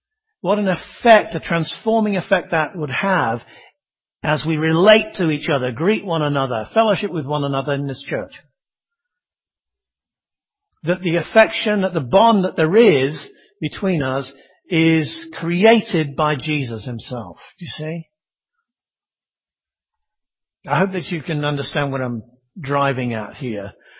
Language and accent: English; United Kingdom; as a Brit, I don't show a great deal of affection all the time